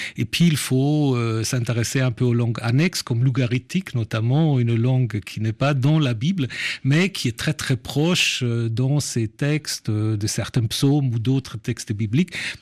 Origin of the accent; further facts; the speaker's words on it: Switzerland; also born or lived in Germany; Je suis suisse et allemand, j'ai deux passeports.